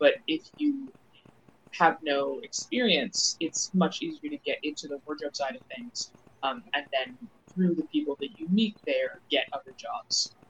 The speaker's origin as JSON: {"language": "English", "region": "Maryland", "country": "United States", "tie": "born or raised there", "also_born_or_lived": "United Kingdom", "lives_now": "New York, United States", "said": "I am from Maryland. I was born in the UK, and I also have lived in parts of Europe, but I am from, I went to high school in Maryland"}